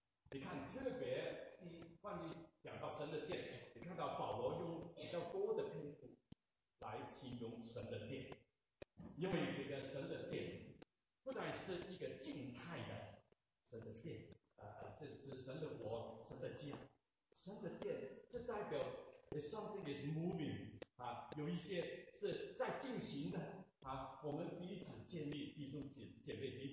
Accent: China; 我们中国人都知道家是什么的一个地方，

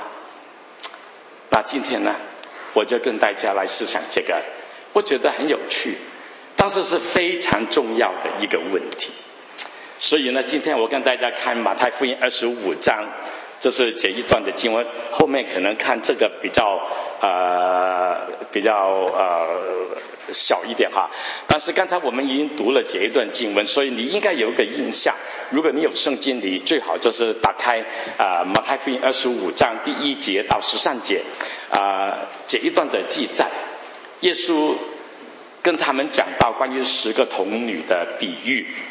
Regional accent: Guangdong, China; 我们广东人讲新娘新郎差不多

